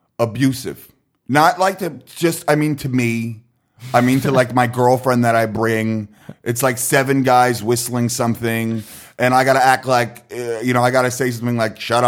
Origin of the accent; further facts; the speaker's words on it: New York City, New York, United States; It's a good thing to say because I grew up in New York City.